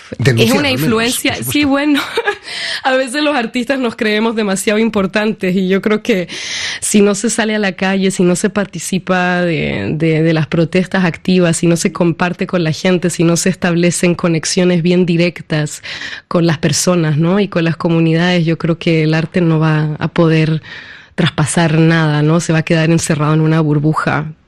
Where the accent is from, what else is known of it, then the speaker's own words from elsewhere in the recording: Chile; also born or lived in Peru; now in Leipzig, Germany; más nostalgia en sentido de Chile, de Perú, ¿no? De esos lugares donde crecí, más que del este.